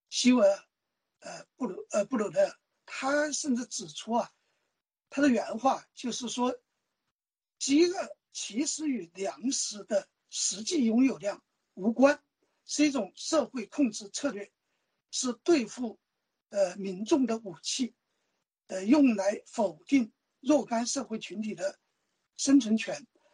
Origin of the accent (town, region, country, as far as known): China